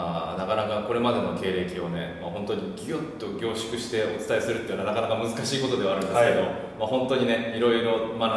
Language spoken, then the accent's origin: Japanese; Chiba, Japan; also born or lived in Nagano; もともと僕は長野で生まれて千葉で育って、で千葉の地元ですね、僕の実家のあるところで